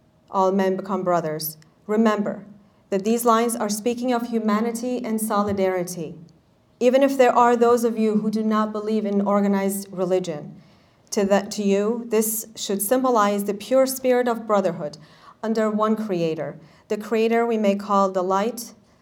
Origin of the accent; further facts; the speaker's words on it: Tehran, Tehran Province, Iran; As I mentioned before, I was born in Iran. When I was growing up in Tehran, dozens of my friends chose to leave the country